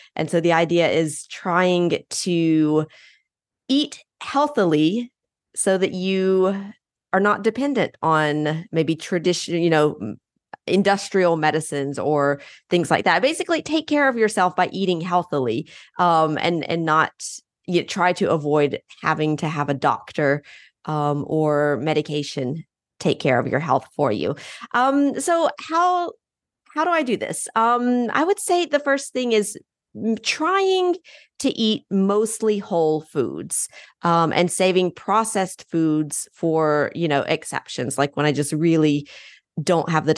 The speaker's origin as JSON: {"language": "English", "region": "Mississippi", "country": "United States", "tie": "born or raised there", "moved": "yes", "lives_now": "Grenoble, France", "said": "So I'm originally born and raised in Mississippi, ate a lot of fried foods, McDonald's, things like that when I was growing up. But then 19 years ago, I moved to Grenoble in France."}